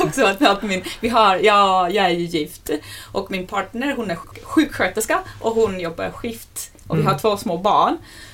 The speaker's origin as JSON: {"language": "Swedish", "country": "Finland", "first_language": "Finnish", "second_language": "Swedish", "lives_now": "Sweden", "said": "Och jag pratar ganska mycket om att vara finne i Sverige. Mitt modersmål är finska."}